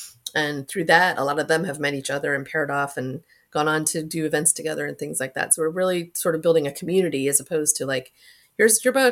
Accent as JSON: {"language": "English", "region": "Florida", "country": "United States", "tie": "born or raised there", "said": "When I grew up in South Florida, so I assumed everyone flew through Atlanta to go anywhere because that's what we always did."}